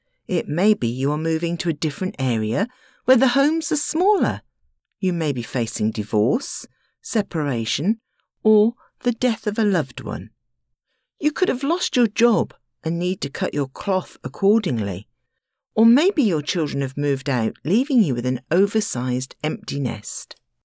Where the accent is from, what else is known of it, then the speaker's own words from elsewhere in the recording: United Kingdom; moved away; United Kingdom to help my parents clear out their home. When I was growing up, there was a street in my hometown that every shop was an antique dealer.